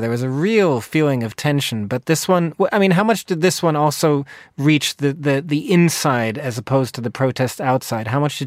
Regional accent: Austria; my home country of Austria

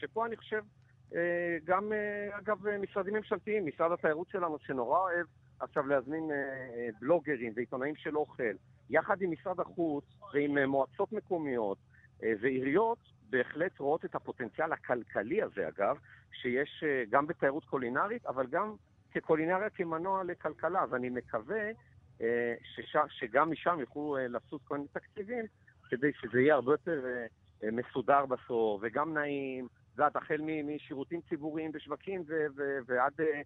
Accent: Jerusalem, Jerusalem District, Israel; מבחינתי, אני ירושלמי גם, אני אומר, אני נורא מחובר לחומוס הזה

